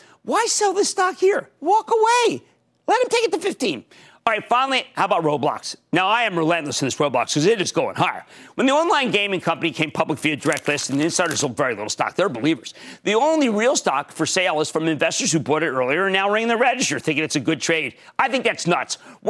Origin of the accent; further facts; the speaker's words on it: Philadelphia, Pennsylvania, United States; And I like that because I'm from Philadelphia.